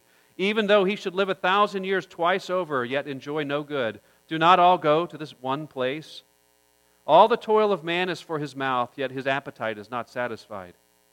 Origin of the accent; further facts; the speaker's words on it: Oklahoma, United States; When I was a child growing up in Oklahoma, every year the Lions Club of Norman would put on this carnival.